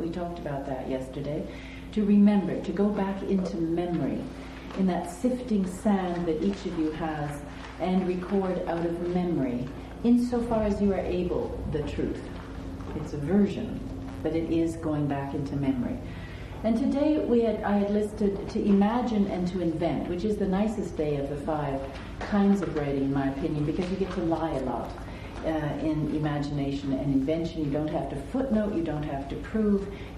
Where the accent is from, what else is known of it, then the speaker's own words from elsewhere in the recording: Edmonton, Alberta, Canada; from Edmonton, Alberta